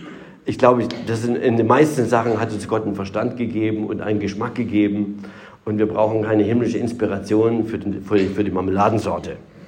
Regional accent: Germany; Ich bin in der DDR aufgewachsen, in der DDR-Diktatur, habe ich auch Theologie studiert.

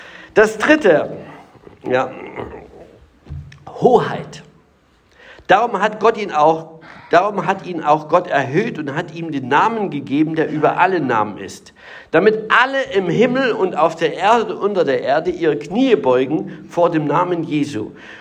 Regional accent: Germany; Ich bin in der DDR aufgewachsen, in der DDR-Diktatur, habe ich auch Theologie studiert.

